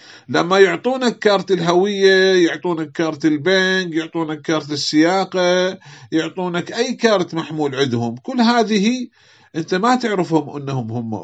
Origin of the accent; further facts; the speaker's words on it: Iraq; في عندنا في العراق شهادة الجنسية